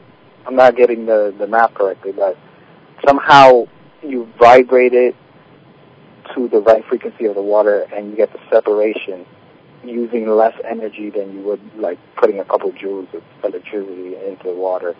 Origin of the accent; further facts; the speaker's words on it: New York, United States; like, I'm a New Yorker.